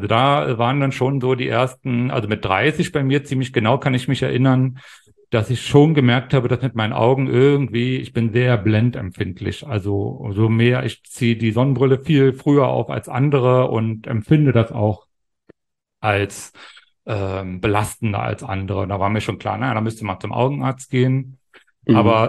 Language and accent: German; Brandenburg, Germany; weil ich bin ja ein Kind der DDR sozusagen, bin 72 in der DDR in Brandenburg geboren und dann war ich 1990 war ich dann 18